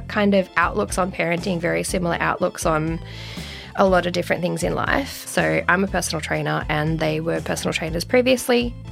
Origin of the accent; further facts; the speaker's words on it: Victoria, Australia; I'm from Victoria, I'm a single parent